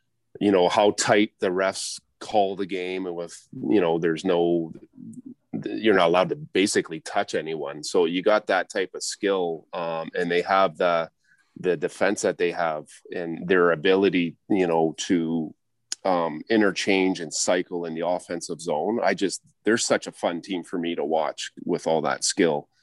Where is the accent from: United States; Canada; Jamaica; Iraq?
Canada; Toronto, Ontario; I'm growing up in Toronto or just outside of Toronto